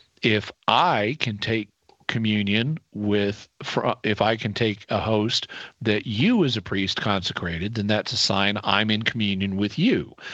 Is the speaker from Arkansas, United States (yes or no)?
yes; Fayetteville, Arkansas, United States; Now, I am in Fayetteville, Arkansas, my hometown.